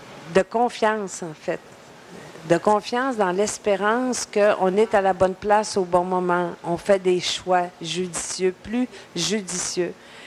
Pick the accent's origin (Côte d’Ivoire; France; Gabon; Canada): Canada; Saguenay, Quebec; moved away as an adult; Tu vois, j'ai quitté le Saguenay en 1968. Pour faire mes études en théâtre.